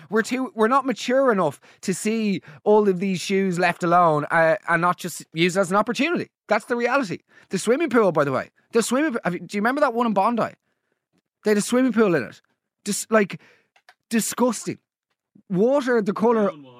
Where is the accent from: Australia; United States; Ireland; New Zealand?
Ireland; Dublin, Leinster; And let's be honest, like, I grew up in South Dublin.